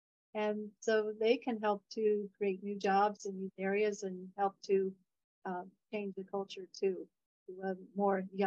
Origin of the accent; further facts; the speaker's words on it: Lancaster, Pennsylvania, United States; And even in my hometown, where I just was recently, there's a lot of new cafes that have opened up.